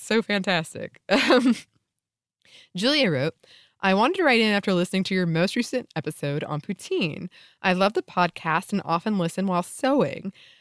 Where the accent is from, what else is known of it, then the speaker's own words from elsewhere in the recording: the South, United States; moved away as an adult; now in Canada; As an American living in Canada, I didn't like poutine when I first tried it. I grew up in the South